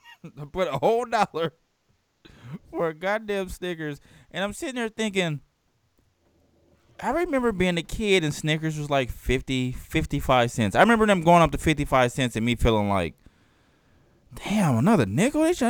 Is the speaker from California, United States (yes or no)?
yes; Oakland, California, United States; And in the bad neighborhoods are usually more spread out as opposed to like growing up in Oakland.